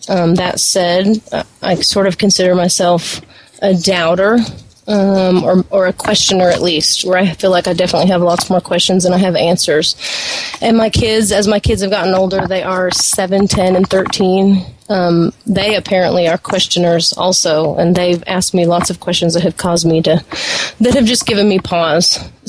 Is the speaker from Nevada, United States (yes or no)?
no; Texas, United States; Okay. I'm from Texas. I'm an education professor. I'm very Mormon.